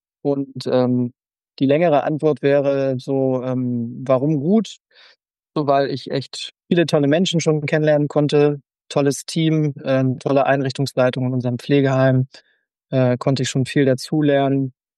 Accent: Schleswig-Holstein, Germany; finde ich persönlich eben auch wieder als Schleswig-Holsteiner natürlich unzureichend

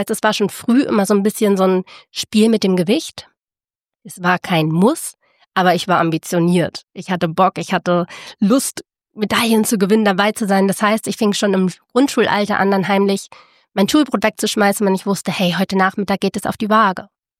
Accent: Lübeck, Schleswig-Holstein, Germany; moved away as an adult; now in Stuttgart, Germany; ich komme eigentlich aus dem Norden, aus Lübeck

